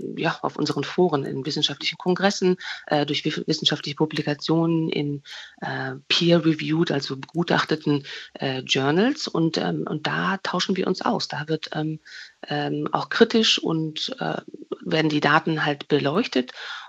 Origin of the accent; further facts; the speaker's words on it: Rhineland, Germany; Ich komme ja auch aus dem Rheinland und bin Köln sehr verbunden